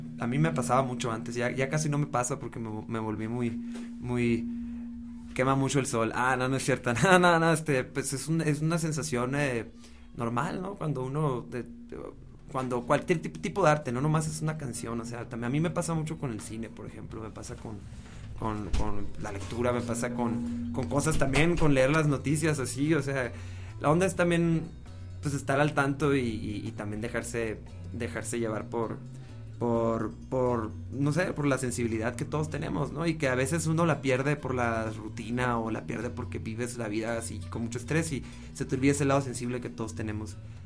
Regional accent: Hermosillo, Sonora, Mexico; yo vengo de Hermosillo, Sonora. Me vine a vivir acá a estudiar composición. Y pues aquí me quedé trabajando más que nada para medios audiovisuales.

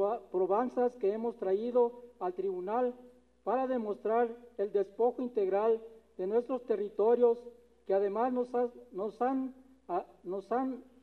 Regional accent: San Isidro, Jalisco, Mexico; Nosotros venimos de la comunidad de San Isidro, del municipio de San Gabriel, por allá donde el Llano en Llamas se refleja en un libro

